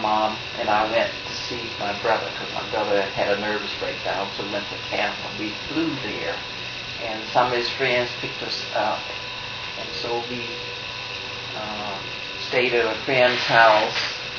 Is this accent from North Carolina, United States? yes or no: no; Georgia, United States; born there; Let's see, I was born in Georgia, then later moved to Florida, and I guess I did go back.